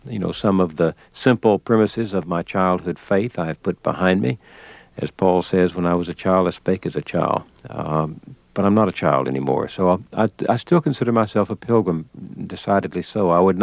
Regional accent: the South, United States; growing up in the South, where conversation was a part of the hearth

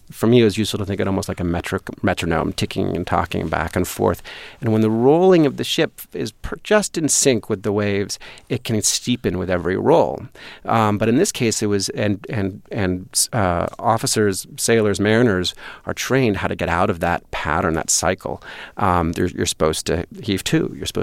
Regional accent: California, United States; I grew up near the San Francisco Bay Area and used to watch the container ships arriving under the Golden Gate Bridge going to and from Alameda.

